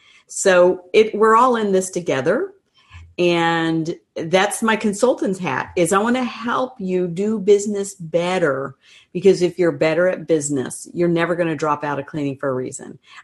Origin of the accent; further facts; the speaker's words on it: Florida, United States; I'm actually from Florida, but I can rock a good howdy when I want to.